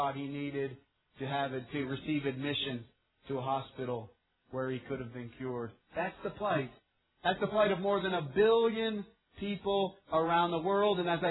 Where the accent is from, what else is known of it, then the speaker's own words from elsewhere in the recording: United States; how can it be that we as Americans, me as an American that has so much